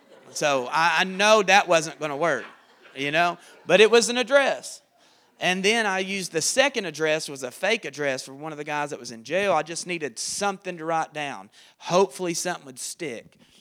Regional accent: Chattanooga, Tennessee, United States; because all my charges were in Georgia and I'm from Chattanooga, right?

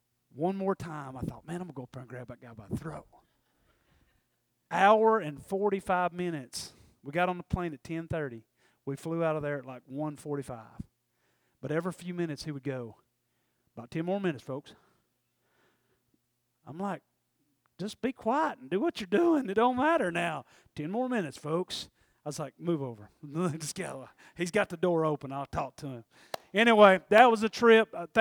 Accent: Tennessee, United States; And I'm from East Tennessee, and I'm preaching the gospel in Oklahoma.

